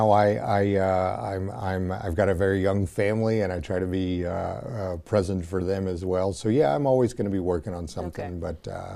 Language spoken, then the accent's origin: English; Reno, Nevada, United States; And when I grew up here in Reno, I was born here